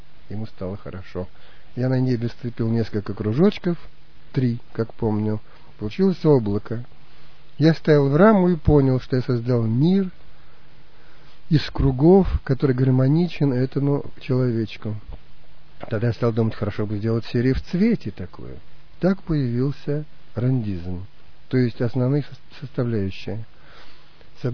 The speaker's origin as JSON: {"language": "Russian", "country": "China", "tie": "born or raised there", "said": "детство провел в Китае"}